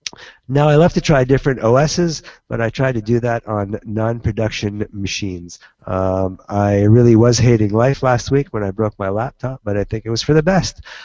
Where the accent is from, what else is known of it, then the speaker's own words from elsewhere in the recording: Canada; I'm Canadian, so I'll just apologize.